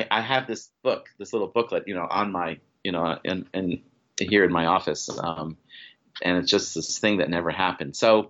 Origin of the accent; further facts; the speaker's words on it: Paris, Île-de-France, France; first language French; English is a second language; I grew up in Paris, France. My father was in the government, and I grew up in Paris, and I've never done any work in Paris.